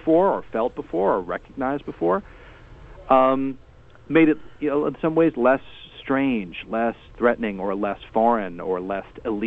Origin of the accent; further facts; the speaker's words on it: Boston, Massachusetts, United States; I grew up in Boston, and they had a youth symphony series.